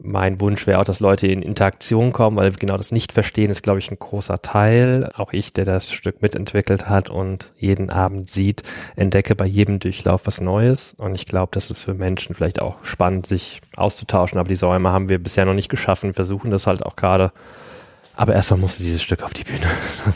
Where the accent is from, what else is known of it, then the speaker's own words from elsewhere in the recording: Germany; first language German; ich bin auch in Deutschland aufgewachsen, meine erste Sprache ist Deutsch, so, ich benutze das selbstverständlich, weil ich in diesem Land lebe